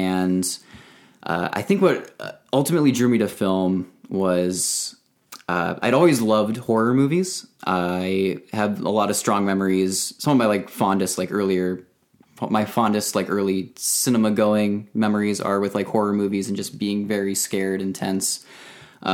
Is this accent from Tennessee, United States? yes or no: yes; Tennessee, United States; also born or lived in Chicago / Indiana; So I was born in Chicago, and I think a year later, my family moved to Indiana, and then I lived there for about 7 years. And then after that, we moved to Tennessee, a suburb of Nashville.